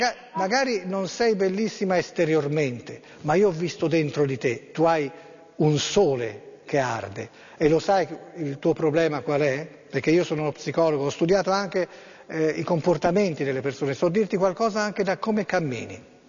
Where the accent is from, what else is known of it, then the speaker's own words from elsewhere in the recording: Florence, Tuscany, Italy; Io sono un fiorentino, vengo spesso perché ho uno studio